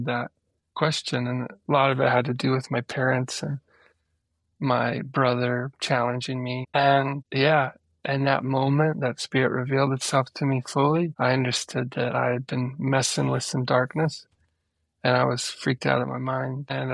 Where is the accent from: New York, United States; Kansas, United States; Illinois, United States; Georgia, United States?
Illinois, United States; Peoria; I grew up in Peoria, Illinois, which is a lovely Midwestern town in Illinois, right on the Illinois River.